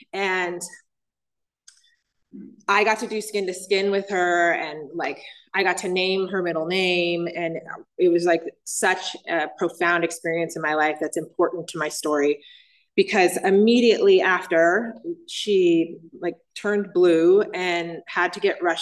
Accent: Oakland, California, United States; born there; I was born in Oakland, and I was born to married parents.

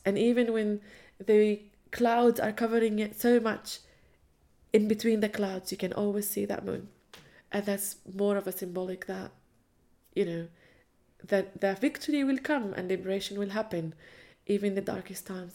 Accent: Jerusalem, Palestine; I'm a Palestinian woman, born and raised in Jerusalem, the oldest of five children that lived and was born in the Intifada.

